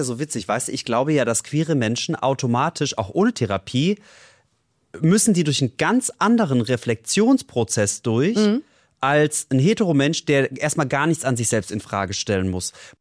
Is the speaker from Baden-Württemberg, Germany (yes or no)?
yes; Baden-Württemberg, Germany; ich komme aus dem Ländle. Aus dem Schwarzwald